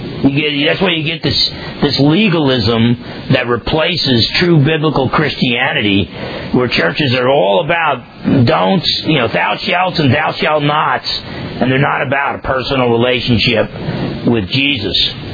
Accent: New Jersey, United States; you're the same idiot you were when you were growing up in New Jersey. He was the same guy who used to hang out on the block, thinking he was a tough guy.

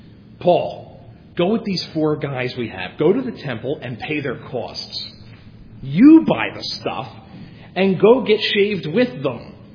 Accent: Philadelphia, Pennsylvania, United States; Because I grew up in New Life, Philly.

